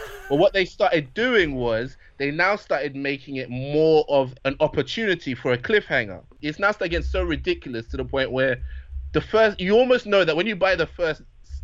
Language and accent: English; Nigeria; also born or lived in United Kingdom; because I'm both Nigerian and British.